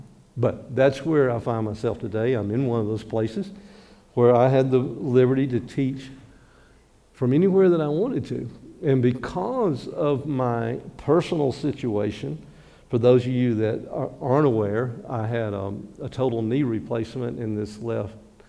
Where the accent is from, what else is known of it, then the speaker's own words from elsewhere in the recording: Alabama, United States; I grew up in Alabama, and the closest thing we had to a professional football team was the University of Alabama